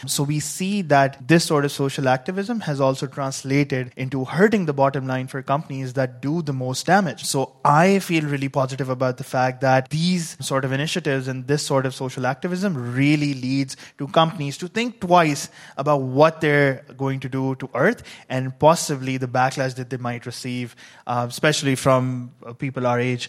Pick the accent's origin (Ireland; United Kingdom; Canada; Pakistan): Pakistan; I come from Pakistan, which happens to be the exact same region, and we face similar problems as well.